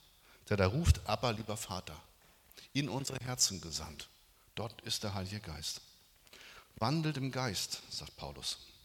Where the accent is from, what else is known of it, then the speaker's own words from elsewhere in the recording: Northern Germany, Germany; now in Stuttgart, Germany; Ich komme aus Norddeutschland und wenn ich hier Auto fahre, sage ich, hier kann man nicht Auto fahren